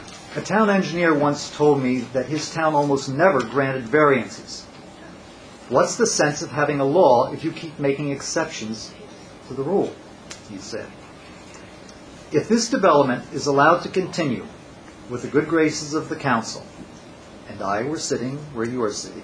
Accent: Wayne, New Jersey, United States; I am also from Wayne. I am a member of the Wayne Environmental Commission

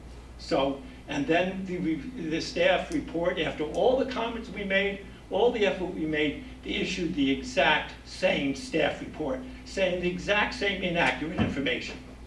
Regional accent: Phillipsburg, New Jersey, United States; I'm from Phillipsburg.

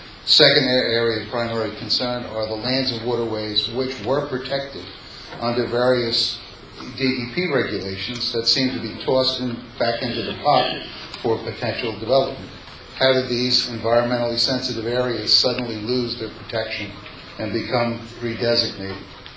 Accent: Paterson, New Jersey, United States; now in Hawthorne, United States; I'm from Hawthorne, New Jersey, but originally here from Patterson.

